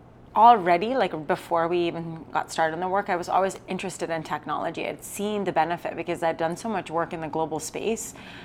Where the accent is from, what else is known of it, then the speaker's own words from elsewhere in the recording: Canada; I'm Canadian.